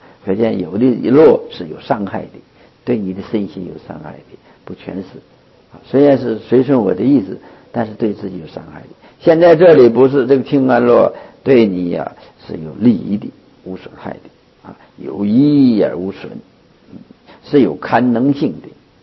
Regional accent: Northeast China, China; 我们东北人说的话叫老坛儿

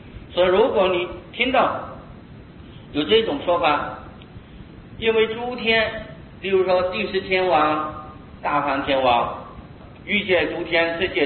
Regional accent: Taiwan; 就像我们台湾人

